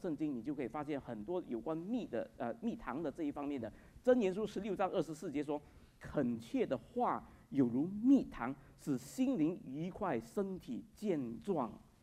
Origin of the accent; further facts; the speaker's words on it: China; 我们中国人不是说苦口良药吗